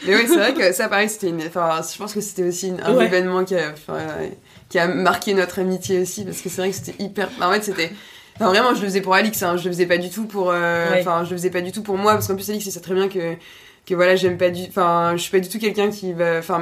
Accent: Nantes, Pays de la Loire, France; nous on connaissait pas Paris, on vient de Nantes du coup à la base.

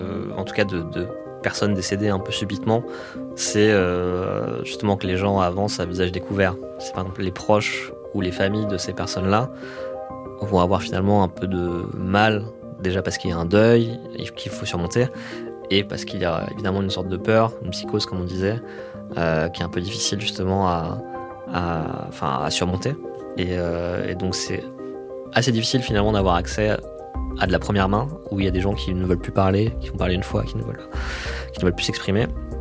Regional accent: France; Tout simplement parce qu'on est français, on bosse ici.

